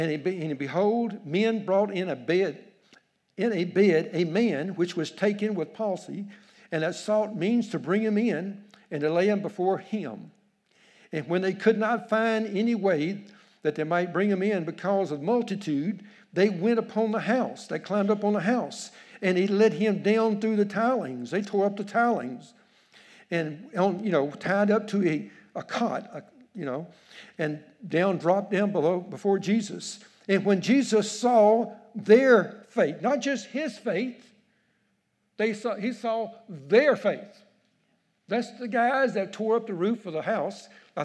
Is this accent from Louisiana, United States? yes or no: yes; Louisiana, United States; Now, he's from Texas. I'm from Louisiana. Pretty close to the same thing.